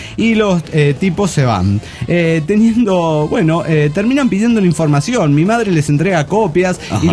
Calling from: Mérida, Yucatán, Mexico; Qué calor vio lo de Mérida, Yucatán. Hola, equipo desintegrado.

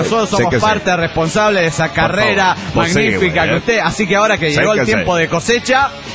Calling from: Guadalajara, Jalisco, Mexico; de Guadalajara, Jalisco, México.

